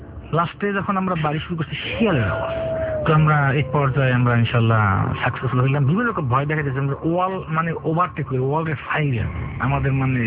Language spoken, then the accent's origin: Bangla; Bangladesh; আমরা বাংলাদেশি ছিলাম, কোম্পানিটা বাঙালি।